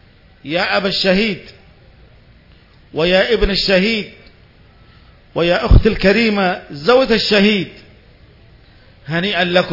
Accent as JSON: {"language": "Arabic", "country": "Saudi Arabia", "said": "وأن يحمي بلادنا المملكة العربية السعودية"}